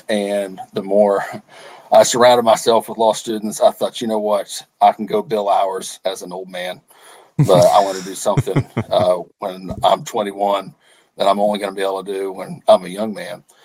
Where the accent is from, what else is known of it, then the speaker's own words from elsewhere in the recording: Arkansas, United States; Then I moved away from my hometown in Arkansas for about 15 years.